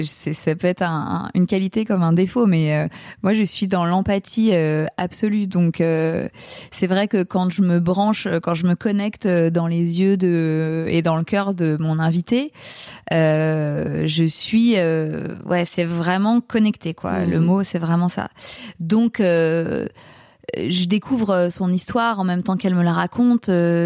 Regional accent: Paris, Île-de-France, France; Je suis une Parisienne, maman de deux enfants

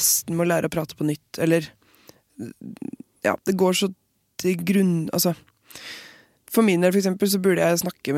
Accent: Innlandet, Norway; accent: Hedmarken dialect; Ja, men det er dialekten min, jeg er jo ikke der lenger, så, sånn fra Hedmarken

